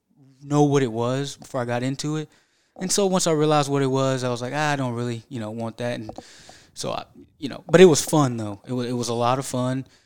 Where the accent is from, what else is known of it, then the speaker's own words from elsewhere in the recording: Jeffersonville, United States; Yeah, so, I grew up in Jeffersonville.